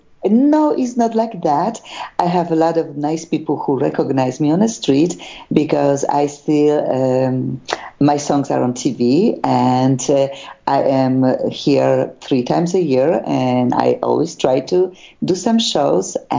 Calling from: Gliwice, Silesian Voivodeship, Poland; Yes, I am right now in my hometown in Gliwice, very close to Silesia, 1 hour from Krakow

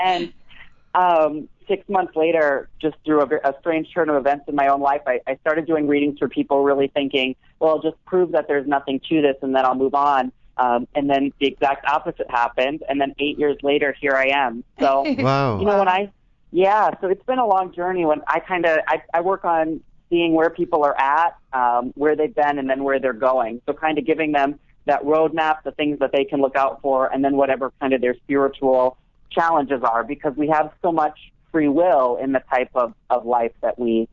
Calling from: Des Moines, Iowa, United States; also born or lived in Minneapolis; I am actually calling from Des Moines, Iowa. I just moved here from Minneapolis, Minnesota, so I'm here temporarily.

